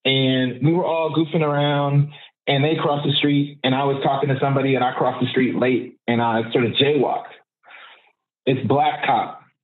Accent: Oakland, California, United States; And I grew up in East Oakland

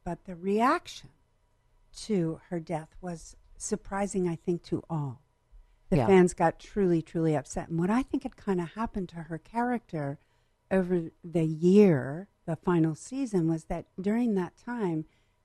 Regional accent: New York, United States; And we're from Central New York and Western New York.

